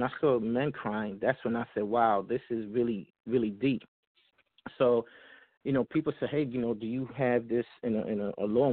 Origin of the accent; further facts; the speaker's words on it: Brooklyn, New York, United States; now in Virginia Beach, United States; I'm from Brooklyn, New York. Parents Dominican.